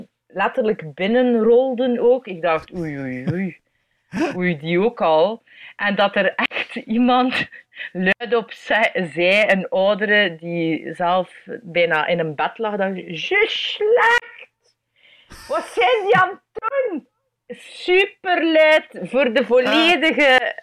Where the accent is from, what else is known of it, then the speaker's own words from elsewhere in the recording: Belgium; Ik ben een impro-comedian uit België.